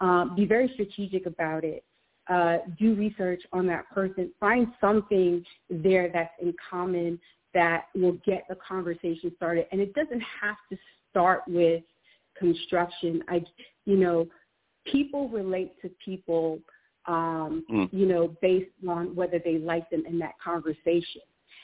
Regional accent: Jamaica; Being Jamaican myself, I would love to see more projects happen in development and construction in Jamaica

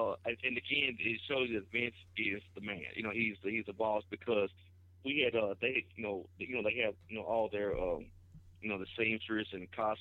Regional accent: Osceola, United States; I had an opportunity in my hometown of Osceola to wrestle with Scott Hall and Sid Vicious and stuff.

